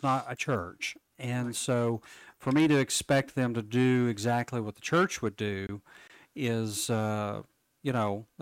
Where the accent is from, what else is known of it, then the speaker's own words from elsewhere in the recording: United States; Now, as an American, I'm supposed to hold my elected representative to the feet to the fire.